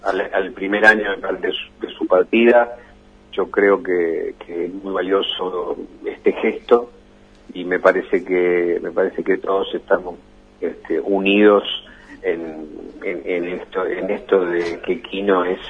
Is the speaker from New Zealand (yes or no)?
no; Argentina